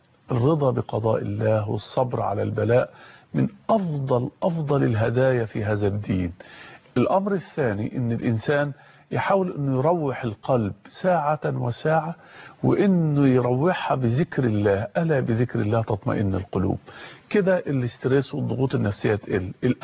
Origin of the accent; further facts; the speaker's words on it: Egypt; في حاجة عندنا في مصر يمكن دي موجودة في محافظة أسوان اسمه بلح السكر